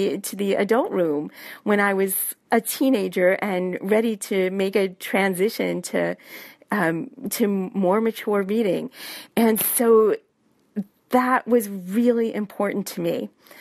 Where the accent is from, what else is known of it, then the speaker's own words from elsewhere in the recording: New York, United States; also born or lived in Brooklyn / Boston; I grew up in Brooklyn for the first half of my childhood, and then in a small town in upstate New York the second half. Oh, and then I spent about close to 30 years living in Boston before moving out to Western Mass.